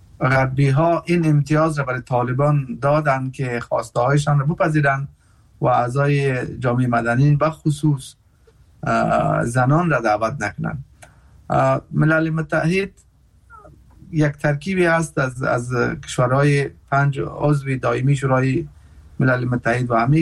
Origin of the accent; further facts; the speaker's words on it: Afghanistan; ما مردم که از افغانستان هستیم،